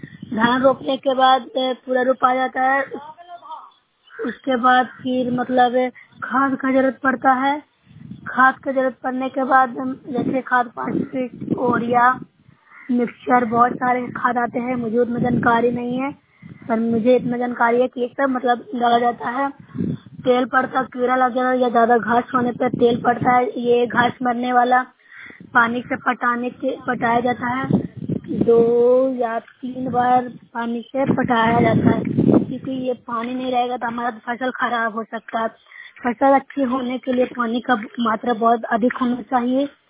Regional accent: Bihar, India; मैं नौशरा ब्लॉक से हूँ, जिला नालंदा की निवासी हूँ।

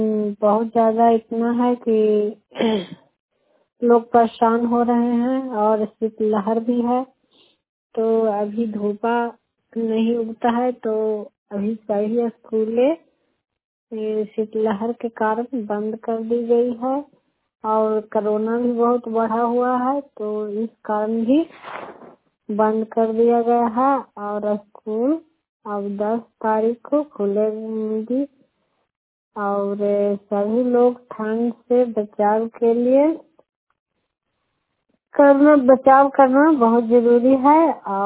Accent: Bihar, India; मैं बढ़िया गाँव से हूँ, गोथा खर पंचायत से, नगरनाथ खंड से, नालंदा जिला से।

